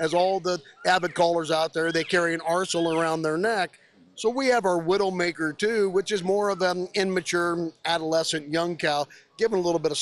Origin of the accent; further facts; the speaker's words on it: Riverton, Wyoming, United States; I'm from Riverton, Wyoming. I didn't grow up calling predators